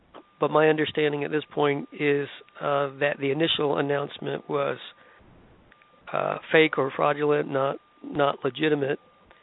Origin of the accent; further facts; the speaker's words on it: Tampa, Florida, United States; also born or lived in Virginia; now in North Carolina, United States; Now, I've been in North Carolina for over 20 years. I lived in Virginia for a few years before that, but I grew up in Tampa.